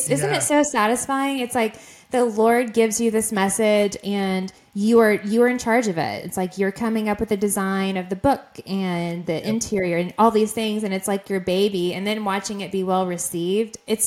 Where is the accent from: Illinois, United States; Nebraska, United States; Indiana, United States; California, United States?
Indiana, United States; now in Georgia, United States; So I absolutely love Georgia, but I'm from Indiana originally. So I'm a Midwest girl, but I'm a Southerner now.